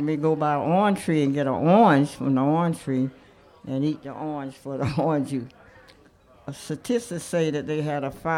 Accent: Plant City, Florida, United States; born there; I'm a Baptist. I was born in Beesville, Florida. They call it Plant City, some years ago.

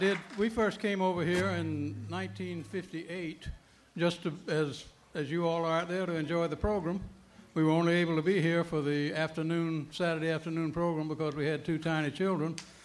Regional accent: South Carolina, United States; we always sing the old songs that Peggy and I learned growing up in South Carolina.

